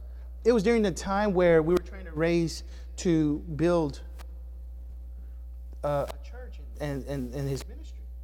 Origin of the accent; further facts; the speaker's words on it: Houston, Texas, United States; I'm a kid from Houston, amen. The only kind of jungle I know is the concrete jungle, amen.